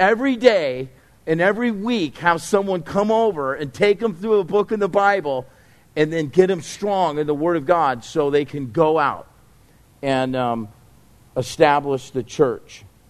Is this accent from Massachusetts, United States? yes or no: no; California, United States; Because, you know, I grew up in Orange County and I had all the dreams and jobs and opportunities that come our way